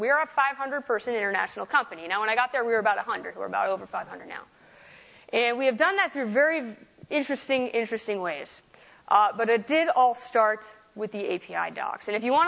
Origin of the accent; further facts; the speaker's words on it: East Coast, United States; I'm from the East Coast